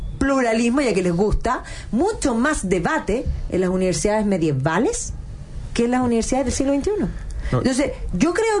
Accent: Chile; Entonces le dije, soy chilena.

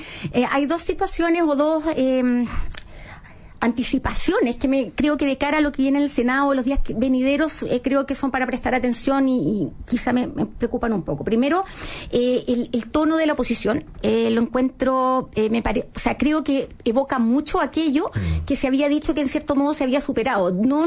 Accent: Chile; lo que pedía la democracia en estos últimos años que venimos viviendo como chilenos.

